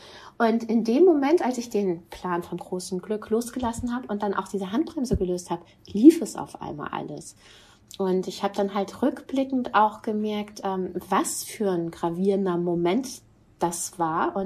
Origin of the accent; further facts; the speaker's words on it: Lisbon, Portugal; Und 3 Tage später saß ich in Lissabon, in meiner Heimatstadt. Ich habe halt in Lissabon studiert.